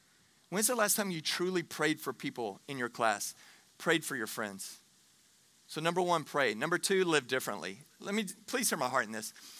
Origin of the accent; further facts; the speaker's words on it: Texas, United States; yes, I have a cousin named Butch because I grew up in Texas.